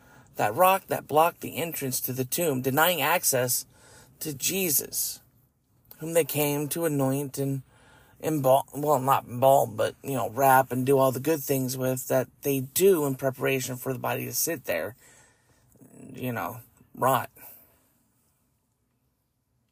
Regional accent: Las Vegas, Nevada, United States; I mean, I'm from Las Vegas, so rocks are our thing.

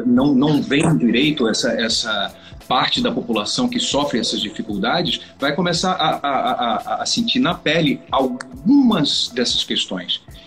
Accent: Olinda, Pernambuco, Brazil; na minha infância morei num bairro popular em Olinda, eu sou pernambucano, né?

